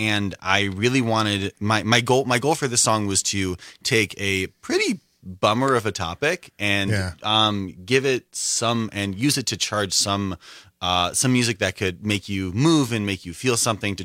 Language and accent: English; Skokie, Illinois, United States; I am from Skokie, Illinois, which is right outside of Chicago.